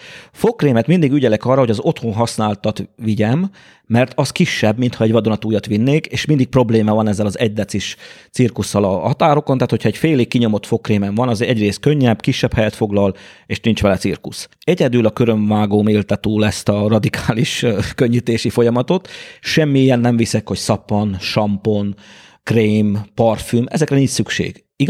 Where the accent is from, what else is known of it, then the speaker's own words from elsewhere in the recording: Romania; én egy zárt országban nőttem föl, tehát gyerekként Ceausescu Romániájában